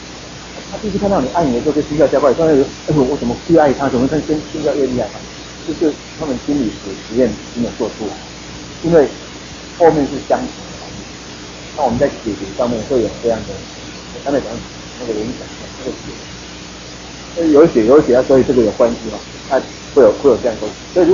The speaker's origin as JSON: {"language": "Chinese", "country": "Taiwan", "said": "我们台湾人他们都拜拜"}